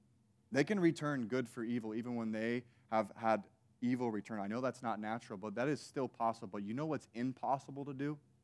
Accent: Illinois, United States; Now, I grew up in Illinois, and in Illinois, it snows, just like it does in Michigan.

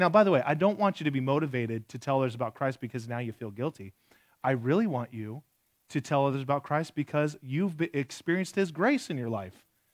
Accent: Michigan, United States; Man, I grew up in West Michigan, and my parents took me to church from the womb

